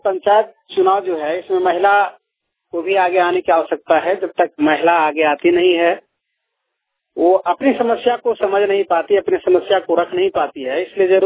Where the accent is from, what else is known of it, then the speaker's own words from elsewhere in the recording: Hazaribagh, Jharkhand, India; मैं हजारीबाग इचाक खुटरा का रहने वाला हूँ।